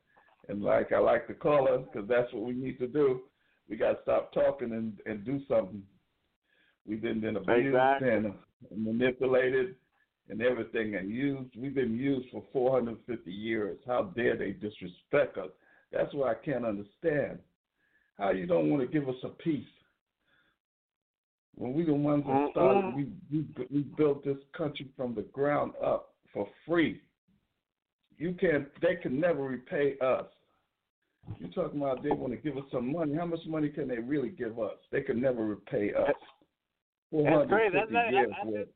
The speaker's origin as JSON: {"language": "English", "town": "San Francisco", "region": "California", "country": "United States", "said": "I'm from San Francisco. I got a TV show."}